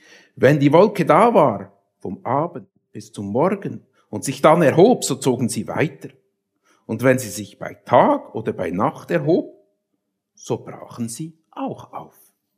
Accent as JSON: {"language": "German", "region": "Bern", "country": "Switzerland", "accent": "Bernese German", "said": "soll ich Berndeutsch oder Hochdeutsch predigen, wobei, wie gesagt, Hochdeutsch kann ich nicht."}